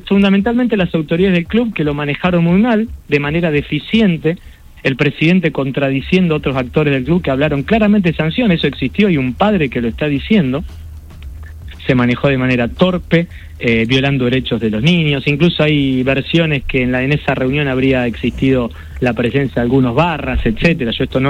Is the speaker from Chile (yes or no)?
no; Rosario, Santa Fe, Argentina; Nosotros necesitamos recuperar gran parte del clima de paz social que necesitamos, como rosarinos, como seres humanos, te lo digo.